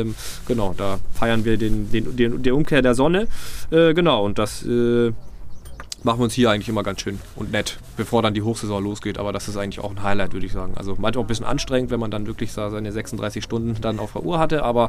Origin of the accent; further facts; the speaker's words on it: Baden-Württemberg, Germany; Habe ich das Glück gehabt, dass meine Eltern mich hier mit 4 Monaten zum ersten Mal hergebracht haben. Ich komme eigentlich aus dem Süden, Nähe Stuttgart. Und... ja, meine Eltern haben mich relativ früh hierher gebracht. Meine Mutter kommt auch aus dem Norden